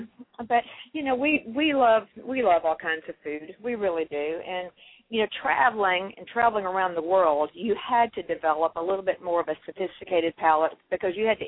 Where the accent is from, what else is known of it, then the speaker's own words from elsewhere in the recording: Kentucky, United States; I was raised in Kentucky, so I love country cooking.